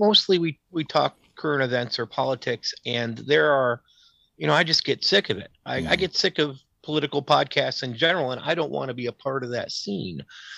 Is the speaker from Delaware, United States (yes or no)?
no; New York, United States; And when pandemic hit, I went back to my hometown. I'm in rural New York State.